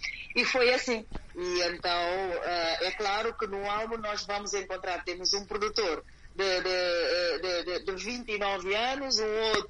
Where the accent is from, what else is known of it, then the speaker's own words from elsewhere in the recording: Guinea-Bissau; fazer lembrar o povo guineense que nós somos um só. Somos guineenses.